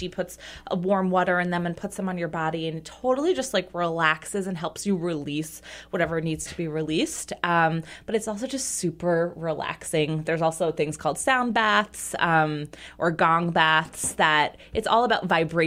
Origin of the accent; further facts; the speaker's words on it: New Jersey, United States; accent: Jersey; That might be my Jersey accent. I don't know.